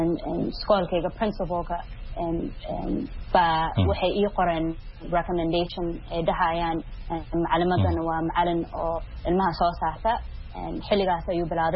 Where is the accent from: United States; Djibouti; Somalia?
United States; maadaama aan soomaali ahay maraykanna aan ku dhashay oo kusoo koray